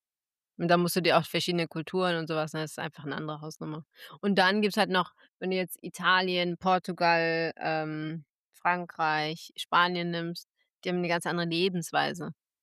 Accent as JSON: {"language": "German", "region": "North Rhine-Westphalia", "country": "Germany", "said": "Ich komme aus Ostwestfalen-Lippe"}